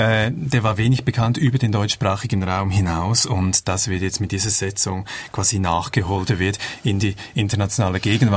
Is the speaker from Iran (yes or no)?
no; Switzerland; weil als Schweizer ist man natürlich einfach vertraut.